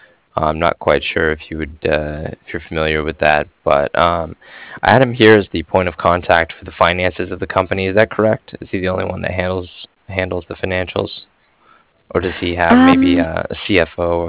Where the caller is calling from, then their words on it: Cardiff, Wales, United Kingdom; I was calling from Cardiff.